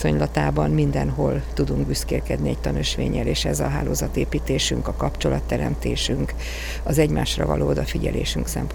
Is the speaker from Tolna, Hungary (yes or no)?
no; Baranya, Hungary; nagy különbség van a herzegkuti németség, és mondjuk egy délbaranyai, ahonnan én származom, németség között